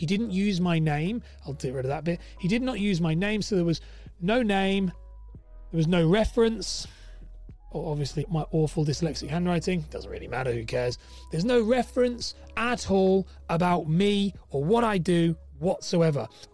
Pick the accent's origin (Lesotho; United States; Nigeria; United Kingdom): United Kingdom; England; And let's do a pound sign because we are English.